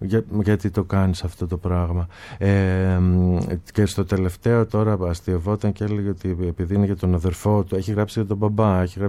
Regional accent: Thessaloniki, Central Macedonia, Greece; also born or lived in Athens; Εγώ κατάγαμε πίσω από μια εργατική οικογένεια, mm-hmm. αλλά εκεί της Θεσσαλονίκης. Μεγάλωσα δηλαδή στις δυτικές συνοικίες της Θεσσαλονίκης. Κατέβηκα για σπουδές και τα λοιπά στην Αθήνα.

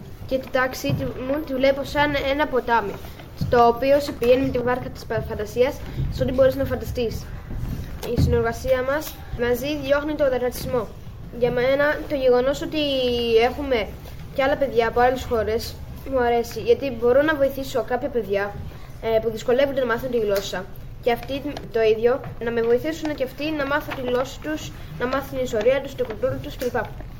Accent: Greece; κατάγομαι από την Ελλάδα.

